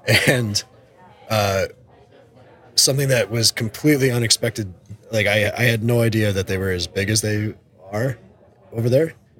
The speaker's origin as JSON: {"language": "English", "region": "Rhode Island", "country": "United States", "said": "so we're both from Rhode Island."}